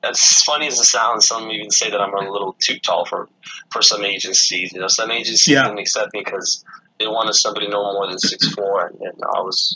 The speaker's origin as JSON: {"language": "English", "country": "Romania", "said": "I come from Romania, and people always say I give the vampire vibe."}